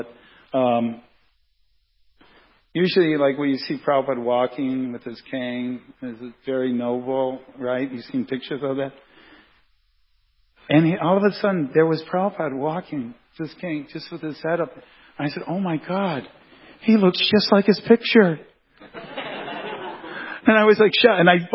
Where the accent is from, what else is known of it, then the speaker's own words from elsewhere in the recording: India; I said, I'm from India. What do you mean? This is how we drive there.